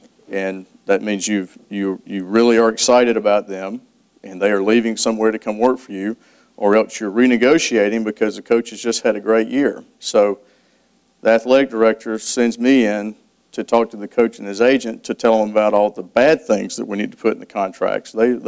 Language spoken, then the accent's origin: English; Birmingham, Alabama, United States; I'm from Birmingham.